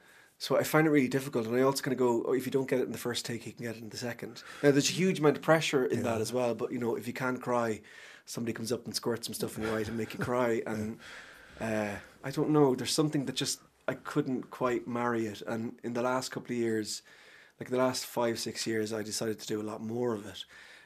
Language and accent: English; Cavan, Ulster, Ireland; when I go home and talk to people who I grew up with in Cavan